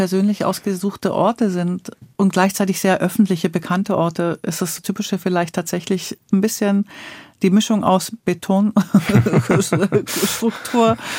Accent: Münchingen, Baden-Württemberg, Germany; also born or lived in Stuttgart; Also ich bin gar nicht wirklich in Stuttgart aufgewachsen, sondern erst in Münchingen. Das ist bei Korntal. Ich bin in Korntal aufs Gymnasium gegangen. Das ist ein richtiges kleines Dorf. Und dann in Stammheim.

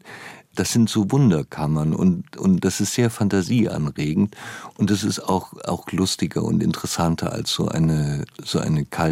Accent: Baden-Württemberg, Germany; Also ich bin so auf der Hälfte etwa zwischen Stuttgart und Basel aufgewachsen auf dem Land. Das ist Schwabenland. Man spricht dort so einen alemannischen Dialekt, glaube ich, nennt man das.

